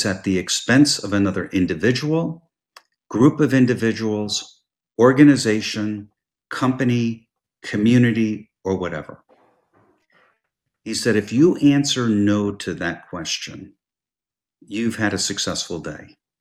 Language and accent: English; New Jersey, United States; I ran for city council in the town I grew up in New Jersey.